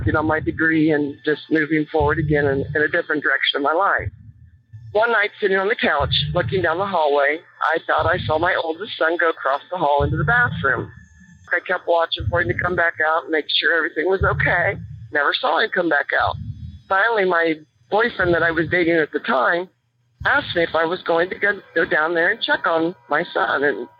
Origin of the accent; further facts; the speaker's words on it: Lancaster, Ohio, United States; I'm calling from Lancaster, Ohio. I grew up in the state of Ohio, born and raised in Lancaster.